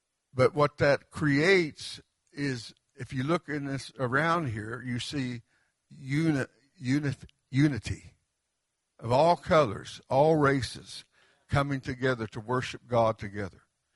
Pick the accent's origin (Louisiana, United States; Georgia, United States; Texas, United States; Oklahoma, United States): Oklahoma, United States; You know, I'm from the Yuchi tribe, or Yuchi Ha, meaning the mysterious people.